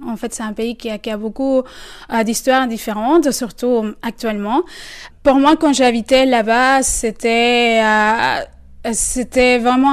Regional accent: Caracas, Capital District, Venezuela; now in Limoges, France; je venais de Caracas, que c'est la capitale du Venezuela, donc il a 5 millions d'habitants. C'est vraiment comme vivre à Paris.

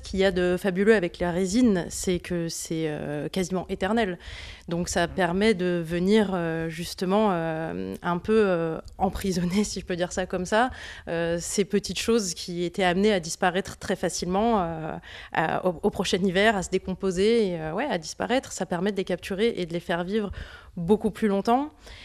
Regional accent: Aubenas, Auvergne-Rhône-Alpes, France; Je suis née ici, je suis née à Aubenas, j'ai grandi ici en Ardèche.

